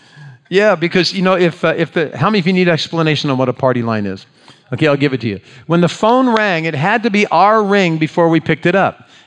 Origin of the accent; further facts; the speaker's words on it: Ohio, United States; But when I was a kid growing up in Ohio, let me tell you about phones before we had these.